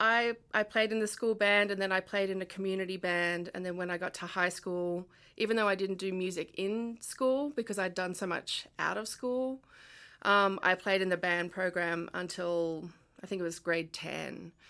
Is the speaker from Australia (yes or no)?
yes; Sydney, New South Wales, Australia; I'm from Sydney, Australia, and I'm from an area that had really good music programs.